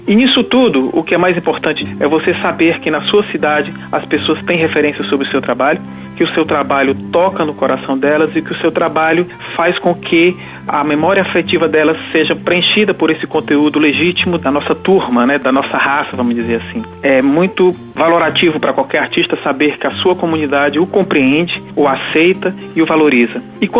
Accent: Fortaleza, Ceará, Brazil; also born or lived in São Paulo; Resido em Fortaleza, residi em São Paulo pelo período de 2 anos aproximadamente, 2 anos e meio

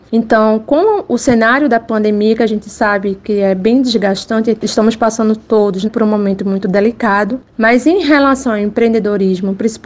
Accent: Pernambuco, Brazil; moved away as an adult; now in Fortaleza, Brazil; sou pernambucana e me mudei aqui para Fortaleza em novembro de 2018.

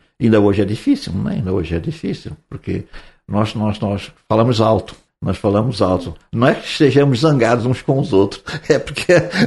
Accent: Rio Grande do Sul, Brazil; Sou gaúcho. Fica mais fácil para mim dizer que era gaúcho.

